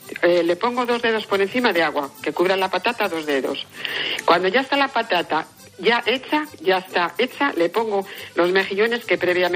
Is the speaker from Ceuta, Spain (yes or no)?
no; Santoña, Cantabria, Spain